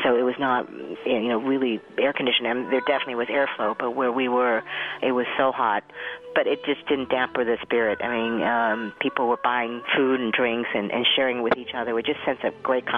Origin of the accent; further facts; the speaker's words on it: New York, United States; I am from New York.